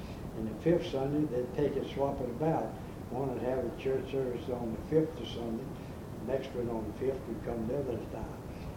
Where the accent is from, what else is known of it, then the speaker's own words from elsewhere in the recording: Burke, Texas, United States; born there; now in Diboll, United States; I was born November 22nd, 1899. I was born in Burke, Texas, and we moved into Diboll in 1922.